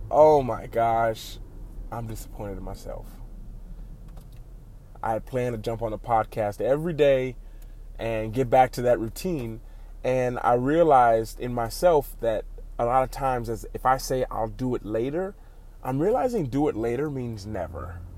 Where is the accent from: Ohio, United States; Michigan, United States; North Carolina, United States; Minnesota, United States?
Ohio, United States; Cleveland; I'm actually currently in Cleveland. I'm currently where my hometown.